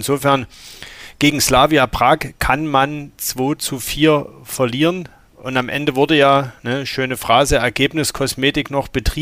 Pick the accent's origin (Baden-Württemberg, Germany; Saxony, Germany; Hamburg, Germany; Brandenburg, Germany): Saxony, Germany; Dresden; wo man als Dresdner schon sagt